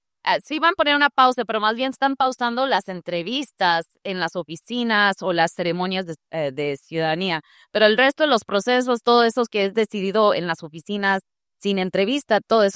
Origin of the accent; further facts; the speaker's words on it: Cuba; now in United States; Hasta conmigo, que soy cubana, me hacen un chequeo.